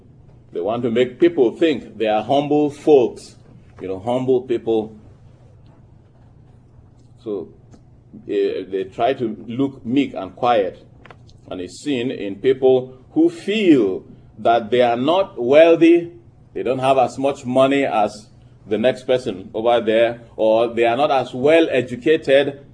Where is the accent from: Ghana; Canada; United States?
Ghana; I was sent to my home country, Ghana.